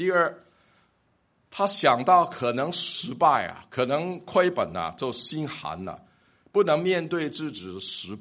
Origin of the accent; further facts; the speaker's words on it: Hong Kong; 他见到我是一个香港人，一看就知道香港人哈。